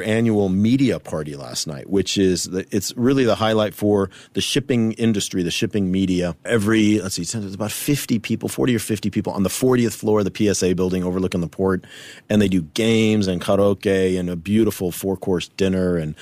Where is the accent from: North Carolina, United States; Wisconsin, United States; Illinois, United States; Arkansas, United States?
Illinois, United States; Chicago; I had a friend of mine came out to visit from Chicago, my hometown